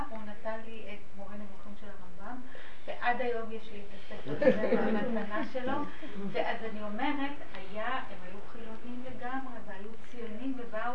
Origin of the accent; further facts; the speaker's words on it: Beit Oved, Central District, Israel; רציתי לספר שאני גדלתי במושב שהוא קם על ידי העלייה השנייה.